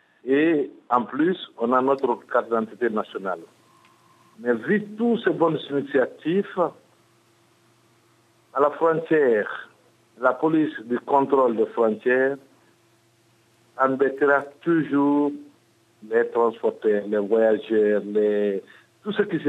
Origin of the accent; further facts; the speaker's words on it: Mali; Moi, je suis malien.